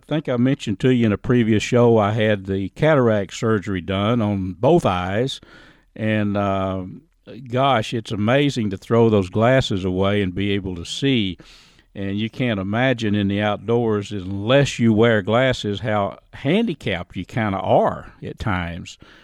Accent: Dimple, Texas, United States; I was raised up in Dimple community north of Clarksville, about 6 miles, right on Pecan Bayou.

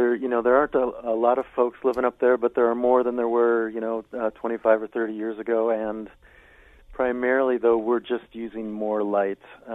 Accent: Minneapolis, Minnesota, United States; I grew up in Minneapolis, but the year I was born, my parents and grandparents built a cabin up, as we say here, up north, up on a lake.

